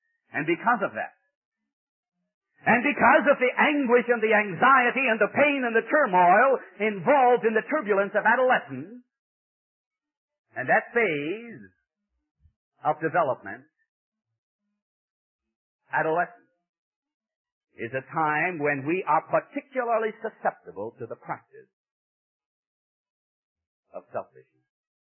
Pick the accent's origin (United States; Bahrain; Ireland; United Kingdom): Ireland; growing up in Ireland in the mountains in a little cottage in the kind of poverty that you really don't know about in this country.